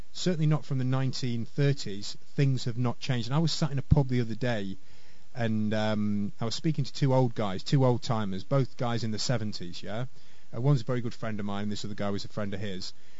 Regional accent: Preston, North West England, United Kingdom; Now, I'm from Preston in Lancashire in the northwest of England.

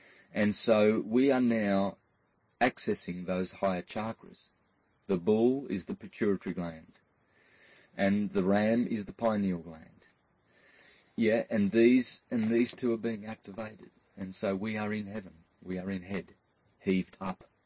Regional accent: Australia; When I was growing up in Australia as a second generation Italo-Australian, I suppose, my parents just recently immigrated from southern Italy.

